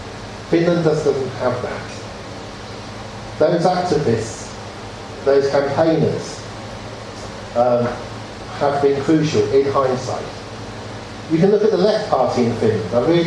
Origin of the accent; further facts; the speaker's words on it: England, United Kingdom; which basically probably is because I'm English